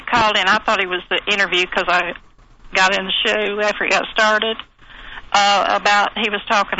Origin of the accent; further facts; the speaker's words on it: the South, United States; as a Southerner, and you couldn't tell I'm a Southerner, can you?